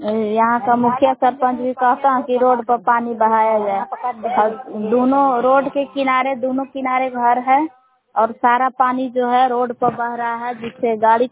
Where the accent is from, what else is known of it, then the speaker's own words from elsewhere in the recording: Belha, Bihar, India; ग्राम बेलहा जिला कैमूर भगवान के निवासी हूँ।